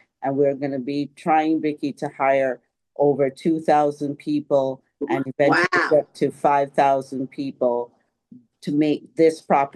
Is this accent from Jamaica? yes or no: yes; Jamaica; So I grew up in the real Jamaica, I like to say, but Jamaica, West Indies, on the island with my parents